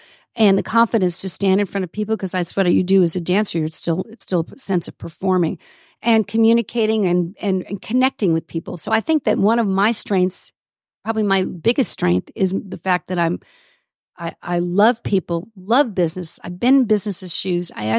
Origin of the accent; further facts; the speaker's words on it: Los Angeles, California, United States; I'm from Los Angeles originally.